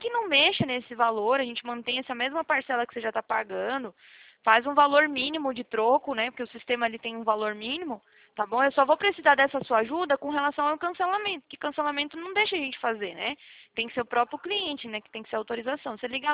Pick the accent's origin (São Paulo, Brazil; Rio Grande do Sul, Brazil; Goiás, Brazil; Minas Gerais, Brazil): São Paulo, Brazil; Atibaia; eu sou daqui de Atibaia, não é muito longe, não, é interior de São Paulo também.